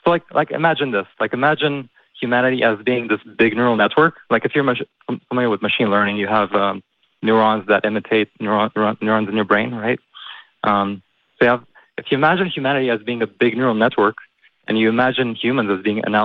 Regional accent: Romania; I grew up in Romania in an agnostic family where the topic of religion wasn't even a thing. So I wasn't subjected to the religious upbringing that Americans have.

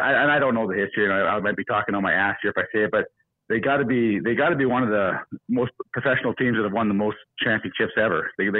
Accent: Canada; I come from in Canada, but that's where I grew up at. So I always go there. That was my livelihood growing up in Canada, watching Team Canada, watching the Montreal Canadiens.

